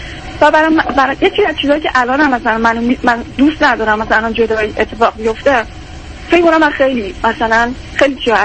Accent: Kerman, Iran; پدرم تشویق میشدم من توی شهری درس بخونم که مثلا این فاصله برمان 1000 کیلومتری از شهر خودم که کرمان بود داشت.

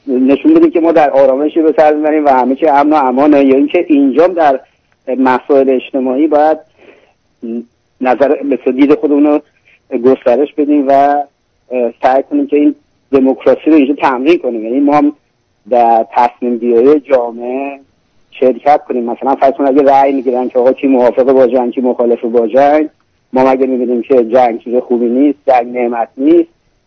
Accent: Iran; moved away; ما ایرانی ها که از ایران اومدیم،

